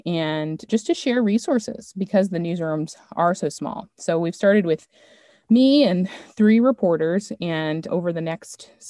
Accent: Maryland, United States; just because I'm from Maryland. I went to school in New York. I worked

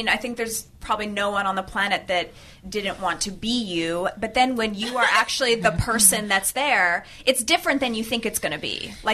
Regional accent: Canada; I'm Canadian

